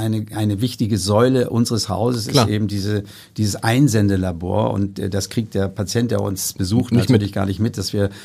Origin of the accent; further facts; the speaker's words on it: Hanstedt, Lower Saxony, Germany; Ich komme aus Hanstedt, aus einer Unternehmerfamilie.